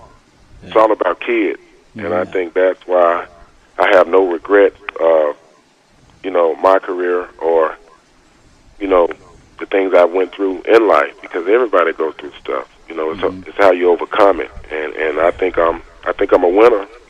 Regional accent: Arkansas, United States; No negative feeling. I'm from Arkansas.

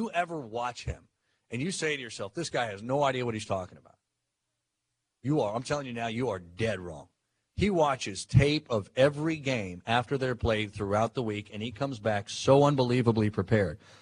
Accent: Tulsa, Oklahoma, United States; I mean, I grew up in Tulsa, some 4 hours or so away, and I went to OU.

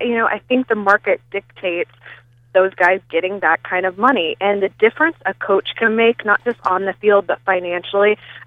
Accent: Atlanta, Georgia, United States; I grew up in Atlanta in the 80s with the Braves

